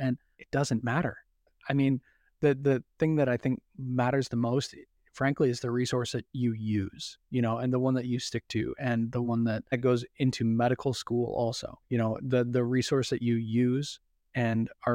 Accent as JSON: {"language": "English", "region": "South Dakota", "country": "United States", "tie": "born or raised there", "said": "It's really interesting because, so while I grew up in South Dakota, my wife grew up in Long Island."}